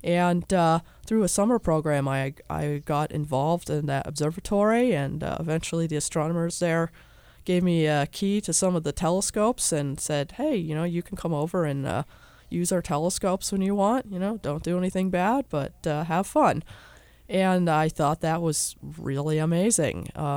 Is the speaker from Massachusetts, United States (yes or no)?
yes; Massachusetts, United States; I just happened to be lucky, and the town that I was growing up in Massachusetts, the middle school there had a planetarium